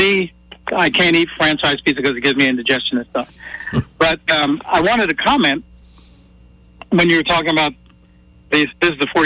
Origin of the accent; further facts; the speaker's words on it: New York, United States; me being a New Yorker, this is about as close as I'm getting.